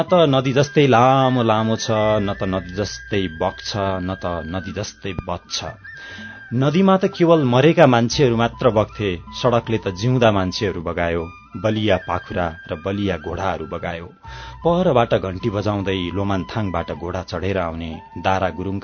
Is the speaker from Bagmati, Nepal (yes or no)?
yes; Hetauda, Bagmati, Nepal; also born or lived in Hatiya; म जन्मेको ठाउँ मकवानपुर जिल्ला हेटौँडा, मेरो वासस्थान भए पनि हटिया गाविस, हेटौँडाबाट अलिकति 9 किलोमिटर जति पूर्वमा पर्ने हटिया भन्ने गाविसमा म जन्मेको हो। मेरो बाल्यकाल स्कुलसम्मको पढाइ हेटौँडामै सकेपछि त्यसपछि म काठमाडौँ छिरेँ।